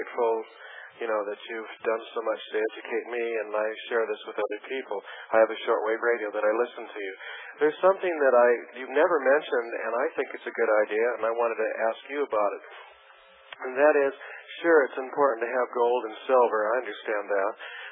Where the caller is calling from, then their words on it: Portland, Oregon, United States; from Portland, Oregon.